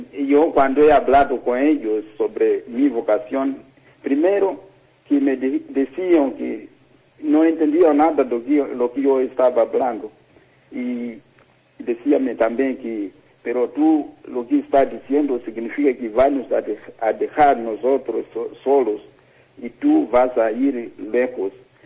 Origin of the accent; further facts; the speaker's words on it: Tete, Mozambique; Spanish is a second language; Yo soy de Mozambique, sí, el centro de Mozambique, en la provincia de Tete.